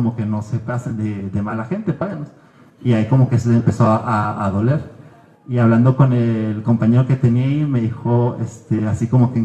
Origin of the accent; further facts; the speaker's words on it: Mexico; moved away; Nosotros somos, pues, soy mexicano y la mayoría de las personas allá pues no son mexicanas, ¿no? Hablan alemán.